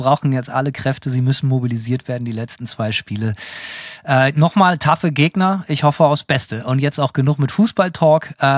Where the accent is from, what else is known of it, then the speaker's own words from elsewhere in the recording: Germany; Auch da haben wir als Deutsche natürlich Hornhaut und sind abgehärtet.